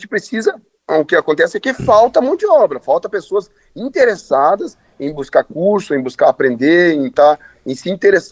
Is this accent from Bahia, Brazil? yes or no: no; Santa Catarina, Brazil; born there; now in Curitiba, Brazil; eu sou nascido em Santa Catarina, mas moro há mais de 30 anos em Curitiba